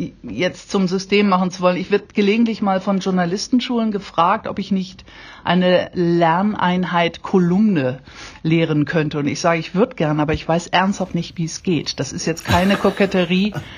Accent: Schleswig-Holstein, Germany; Ich bin gebürtige Schleswig-Holsteinerin und deshalb in Schleswig-Holstein. Es ist in jeder Hinsicht eine Heimkehr, was ich da mache.

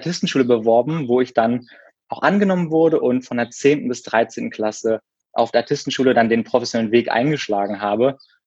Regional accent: Berlin, Germany; ich komme aus Berlin und bin sogar auch in Berlin geboren, habe auf der Artistenschule absolviert und mein Abi gemacht

